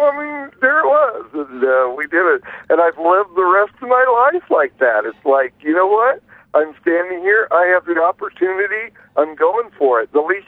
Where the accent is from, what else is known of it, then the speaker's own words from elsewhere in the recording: Parsons, Kansas, United States; in my hometown of Parsons, Kansas, southeast Kansas.